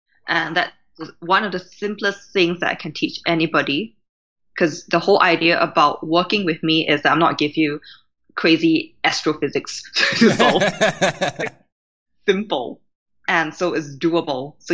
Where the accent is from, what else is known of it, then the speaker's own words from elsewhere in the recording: Singapore; now in Brighton, United Kingdom; I love New York. I love the speed. I come from Singapore, so I know speed.